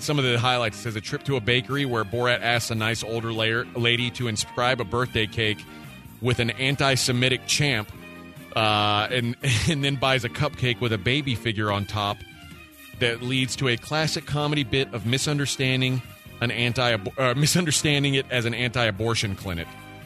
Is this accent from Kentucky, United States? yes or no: yes; Kentucky, United States; because I'm from Kentucky. It's just the way I grew up.